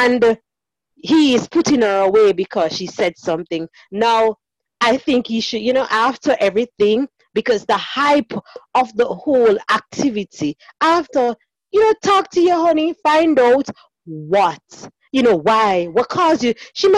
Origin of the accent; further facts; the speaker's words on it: Jamaica; back in the days, in my days, growing up in Jamaica, how dare you talk about sex?